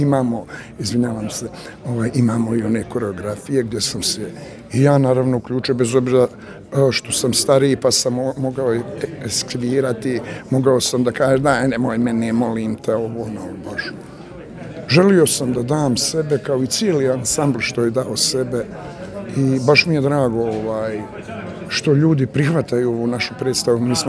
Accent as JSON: {"language": "Bosnian", "town": "Sarajevo", "region": "Federation of Bosnia and Herzegovina", "country": "Bosnia & Herzegovina", "said": "jer ja se bojim toga, ja sam rođen iz Sarajlija."}